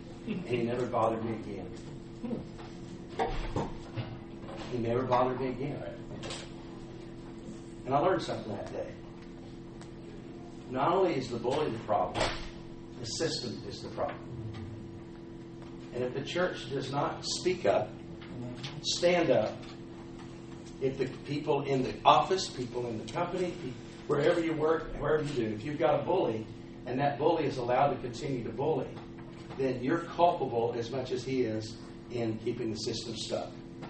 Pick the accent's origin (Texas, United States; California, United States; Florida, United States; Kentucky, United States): Texas, United States; I'm from Texas, you think I'm smarter than that.